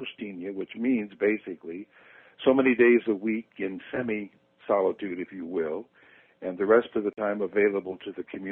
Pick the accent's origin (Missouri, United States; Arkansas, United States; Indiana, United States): Indiana, United States; I was born in 1931, and I'm from the States originally, from the Diocese of Fort Wayne, South Bend, which is in the University of Notre Dame, is part of my diocese.